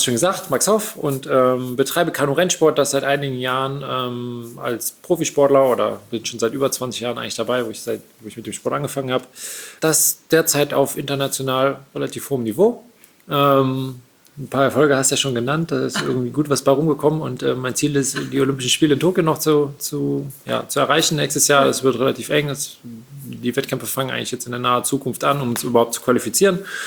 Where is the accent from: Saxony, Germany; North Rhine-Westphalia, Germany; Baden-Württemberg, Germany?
North Rhine-Westphalia, Germany; Siegburg; born or raised there